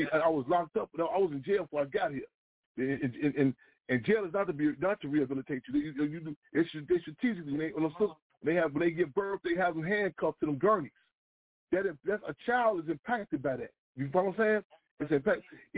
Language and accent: English; Inglewood, California, United States; And I remember the block I grew up in Inglewood.